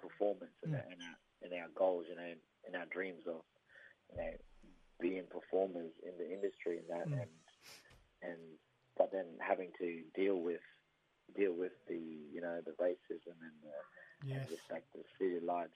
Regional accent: Ingham, Queensland, Australia; I'm a Warraga mate, Gidda mate, from just outside Ingham Way there

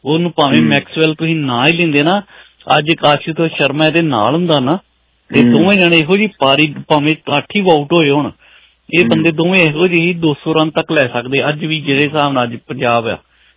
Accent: Punjab, India; ਮੈਂ ਤਾਂ ਪੰਜਾਬ ਦੇ ਬੰਦਾ

